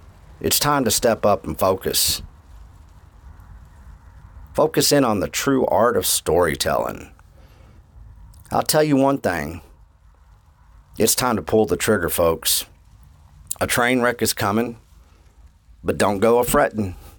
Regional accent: Texas, United States; See, I come from the Llano Estacado, the desert high plains, a place that is referred to as the Caprock and the land of the Comanches, Camacharia, the Texas Panhandle

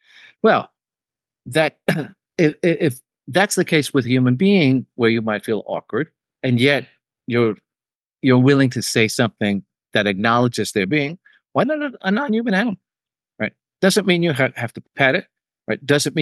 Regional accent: New York City, New York, United States; I grew up without pets. I grew up in New York City. I grew up without pets.

